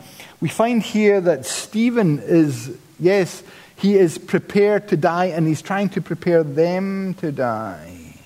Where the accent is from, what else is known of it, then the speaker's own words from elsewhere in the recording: Paisley, Scotland, United Kingdom; And I'm from Paisley.